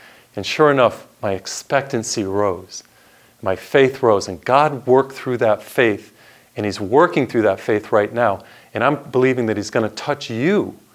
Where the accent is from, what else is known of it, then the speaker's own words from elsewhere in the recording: Massachusetts, United States; And the first one was Boston, my home state.